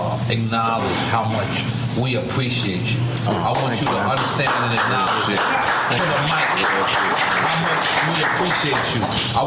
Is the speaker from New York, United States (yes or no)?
yes; New York, United States; We're from New York. We can't get nothing over him.